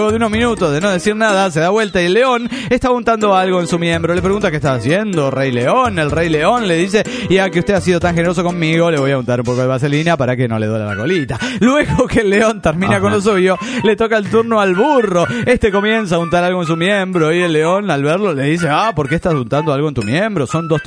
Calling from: Tuxtla Gutiérrez, Chiapas, Mexico; de Tuxtla Gutiérrez, Chiapas.

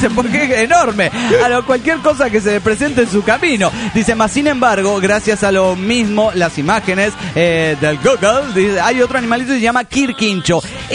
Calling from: Ciudad Obregón, Sonora, Mexico; de Obregón, Sonora, México.

